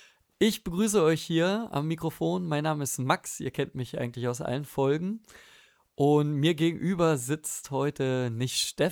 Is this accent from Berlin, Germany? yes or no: yes; Berlin, Germany; Ich komme aus Berlin